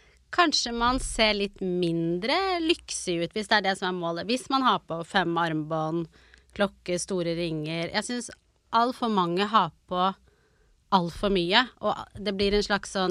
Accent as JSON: {"language": "Swedish", "country": "Norway", "said": "Jag är en norsk smyckedesigner som säljer fine jewelry som produceras i handlages i Spanien."}